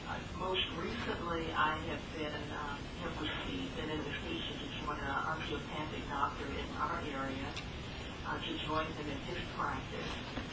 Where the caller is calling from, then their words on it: Cincinnati, Ohio, United States; I'm calling from Cincinnati, Ohio.